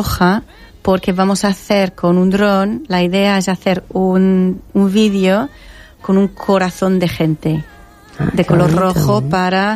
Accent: England, United Kingdom; Spanish is a second language; Yo soy inglesa, creo que soy la única inglesa.

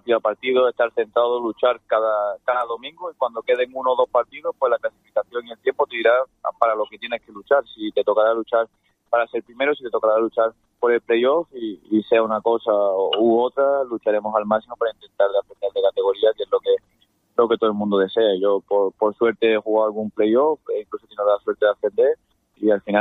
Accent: Málaga, Andalusia, Spain; yo soy de Málaga, pero toda la familia de parte de mi padre son guineanos, así que yo desde pequeño, pues bueno, siempre he estado muy arraigado a Guinea Ecuatorial

